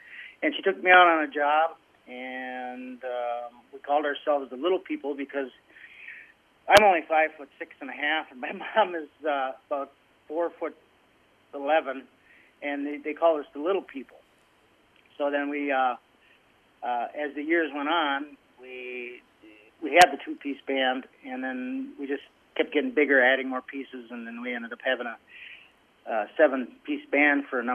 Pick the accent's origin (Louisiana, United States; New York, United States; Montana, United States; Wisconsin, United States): Wisconsin, United States; Marshfield; also born or lived in Hawaii / California / Texas / Illinois; I was born in Marshfield, Wisconsin, but my dad was in the Navy for 17 years, so we traveled a lot when we were kids. We lived in Hawaii and California and Texas and Illinois and kind of all over until I was about 12, 13 years old, and we moved back here.